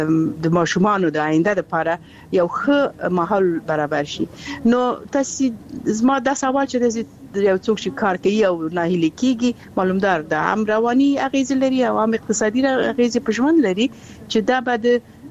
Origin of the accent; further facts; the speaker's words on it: Balkh, Afghanistan; چې زه اصلي اوسیدونکی د بلخ ولایت یم، د بلخ ولسوالۍ